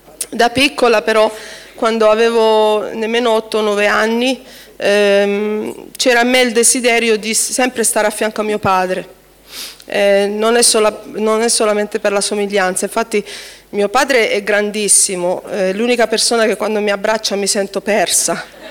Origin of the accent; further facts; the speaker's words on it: Taranto, Apulia, Italy; born there; moved away as an adult; italiana pura sangue, da tutti e due italiani i miei genitori. Sono nata a Taranto 50 anni fa, ho fatto 50 anni a ottobre scorso.